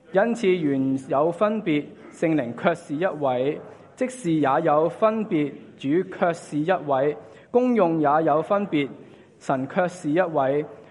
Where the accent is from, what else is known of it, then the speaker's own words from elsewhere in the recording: China; 就好像我们中国人所说，肢体是一定要血脉相通